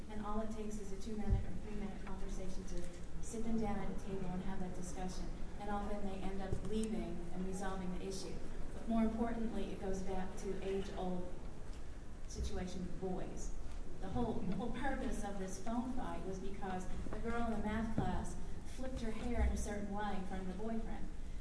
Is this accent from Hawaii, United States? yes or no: no; New York, United States; now in Georgetown, United States; Coming from New York, I consider them to be rural, but they're considered to be urban.